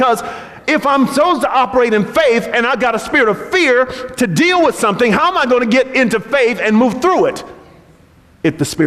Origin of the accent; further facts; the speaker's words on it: California, United States; I grew up here in the Bay Area, so I'm used to seeing hills everywhere.